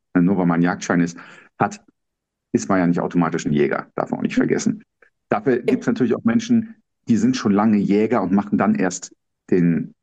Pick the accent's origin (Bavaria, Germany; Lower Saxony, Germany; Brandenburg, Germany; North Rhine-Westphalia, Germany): North Rhine-Westphalia, Germany; Düsseldorf; Geboren und aufgewachsen bin ich in Düsseldorf.